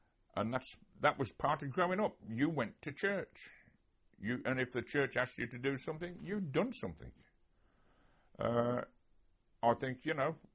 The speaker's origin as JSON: {"language": "English", "town": "Warwick", "region": "West Midlands", "country": "United Kingdom", "tie": "born or raised there", "said": "The race course is commonly called the Common in Warwick, by people who were born and bred in Warwick. And we was always on there"}